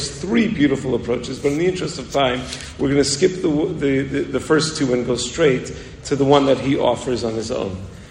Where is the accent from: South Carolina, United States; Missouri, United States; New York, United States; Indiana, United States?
New York, United States; North Woodmere; I'm from North Woodmere.